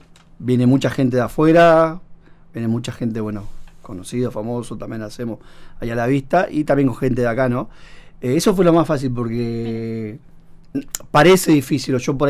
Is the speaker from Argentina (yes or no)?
yes; Bariloche, Río Negro, Argentina; Yo soy acá, de Bariloche.